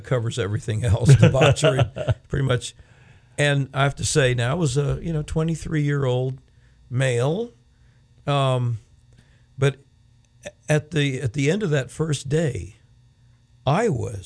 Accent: Florida, United States; Growing up, you know, when we came from Central Florida, where not a whole lot of those things were going on much

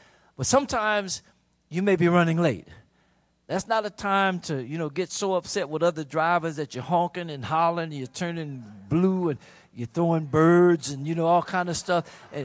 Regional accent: Chicago, Illinois, United States; I've been growing up in Chicago, and I've worked out on the west side of Chicago

